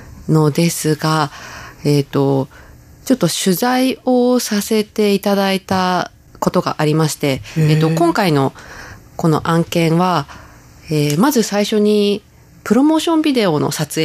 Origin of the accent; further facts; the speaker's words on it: Chiba, Japan; 地元千葉の名士だったんですね。